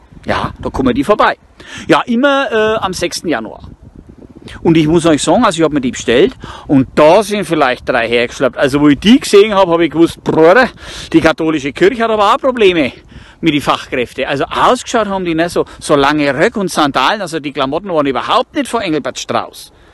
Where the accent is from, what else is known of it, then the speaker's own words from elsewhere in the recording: Bavaria, Germany; Ich bin als Mittelfranke kein in Unterfranken, weil die Stimmung immer so schön ist. Ja, und als Mittelfranke hätte ich auch nach Unterfranken gemisst.